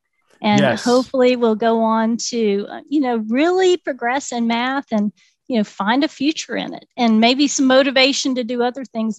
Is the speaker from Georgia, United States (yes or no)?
yes; Georgia, United States; I'm from South Georgia. I've moved to North Georgia